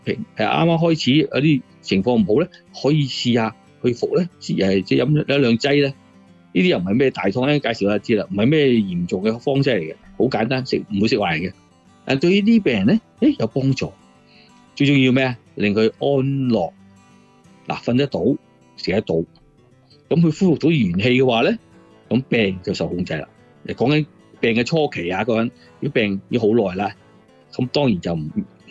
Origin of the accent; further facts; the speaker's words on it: China; 所以我们讲一次头就是我们中国人对于我们这些一大堆的情志病呢